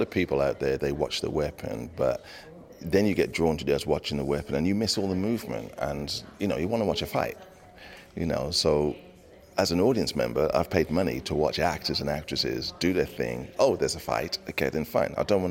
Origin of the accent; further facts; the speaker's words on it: Wolverhampton, West Midlands, United Kingdom; being in various choirs, being in various groups outside of school, Wolverhampton Youth Theatre, so born and bred in Wolverhampton.